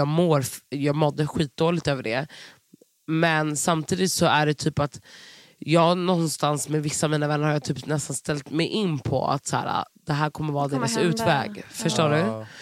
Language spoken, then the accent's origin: Swedish; Stockholm, Stockholm County, Sweden; jag har vuxit upp på Söder, men jag har hängt i varandra hela förort.